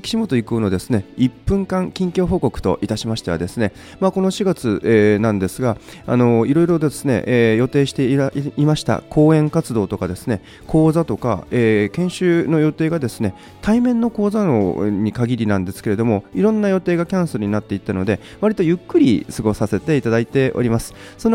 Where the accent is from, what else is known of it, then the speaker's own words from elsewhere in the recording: Tottori, Japan; 私、今日ふるさとのですね、鳥取県鳥取市にございます。